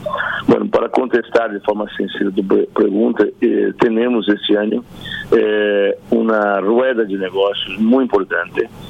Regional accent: Brazil; Spanish is a second language; now in Paraguay; yo como brasileño, pero mi corazón es brasileño, mi alma es paraguaya. Yo vivo hace 18 años en Paraguay, me encanta.

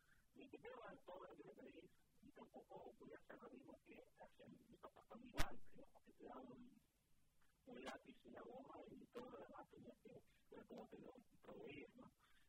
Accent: Uruguay; yo soy uruguayo

